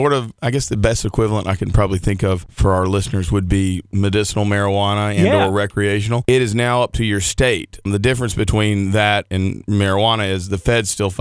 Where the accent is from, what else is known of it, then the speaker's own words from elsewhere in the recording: Spartanburg, South Carolina, United States; I am from Spartanburg, not smart enough to go to Wofford